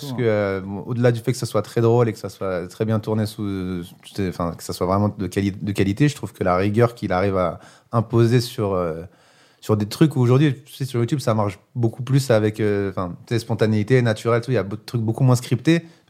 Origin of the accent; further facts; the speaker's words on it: Algeria; Je suis algérien, moi.